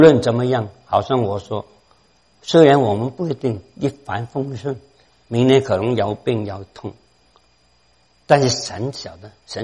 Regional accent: Hong Kong; 我们从香港来的，现在香港的环境非常问题。

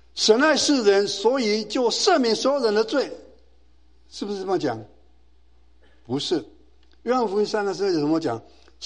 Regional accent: Taiwan; 我是从台湾来的

